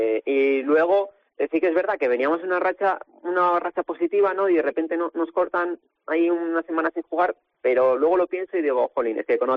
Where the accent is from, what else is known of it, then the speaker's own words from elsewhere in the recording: Vinaròs, Valencian Community, Spain; nosotros estamos en Villarreal, en mi caso yo soy de Vinaroz